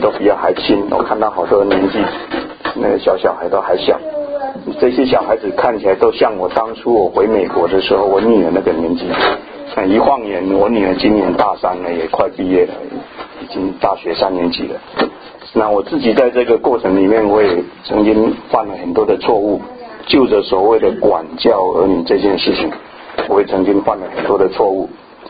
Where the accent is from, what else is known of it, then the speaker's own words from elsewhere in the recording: China; moved away as an adult; now in United States; 我们中国人有一个困扰，我们在特别是我们现在人在美国，我们大概我们都算第一代，也就是说我们不是土生土长的华人。